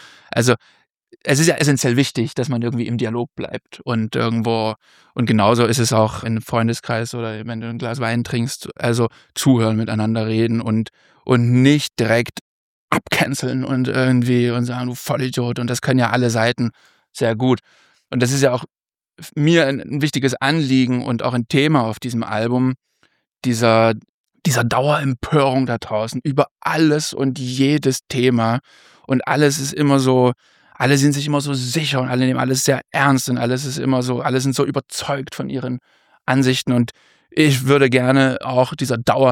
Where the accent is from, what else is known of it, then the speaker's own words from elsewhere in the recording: Dresden, Saxony, Germany; in meiner Heimat Dresden